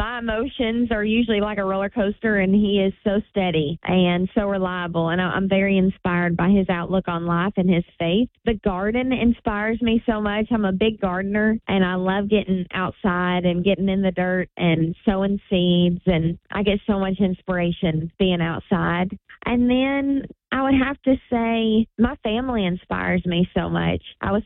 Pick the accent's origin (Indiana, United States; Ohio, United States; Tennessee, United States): Tennessee, United States; I grew up in East Tennessee, and so my music has a little touch of Appalachian to it